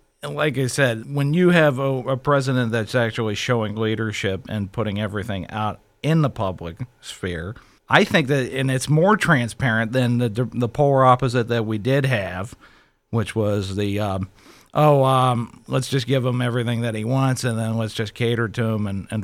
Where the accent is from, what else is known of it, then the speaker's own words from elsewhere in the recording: McCandless, Pennsylvania, United States; I'm from McCandless Township, or McCandless, as it were.